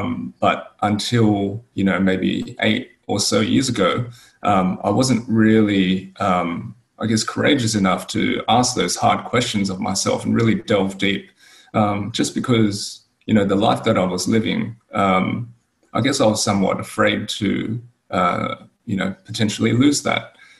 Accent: Sydney, New South Wales, Australia; I was born and raised here in Sydney, Australia. And I'm first generation Australian-born Chinese. So my parents immigrated from Hong Kong in the late 70s, early 80s.

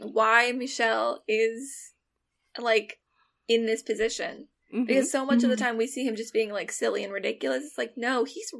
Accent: Washington, United States; I grew up in Washington, that's like a thing.

